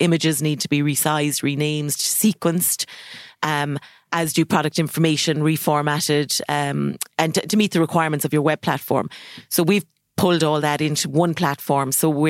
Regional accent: Munster, Ireland; now in Kerry, Ireland; I'm from County Limerick, but based in Kerry.

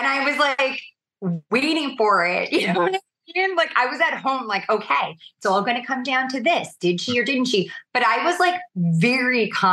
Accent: New York, United States; You know, yeah, I am. I'm a New Yorker and like, I'm always going to take the shot.

